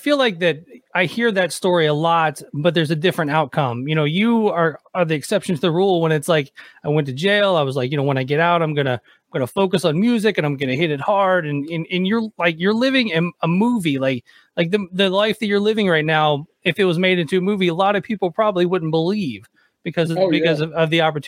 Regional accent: Nashville, Tennessee, United States; I grew up in Nashville playing in, you know, metal bands and playing all the clubs downtown and things like that.

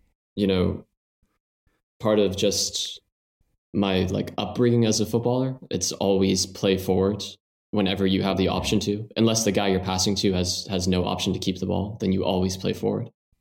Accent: San Diego, California, United States; So my dad is Spanish and my mom is American. So growing up in San Diego, I didn't really have the option to play American sports.

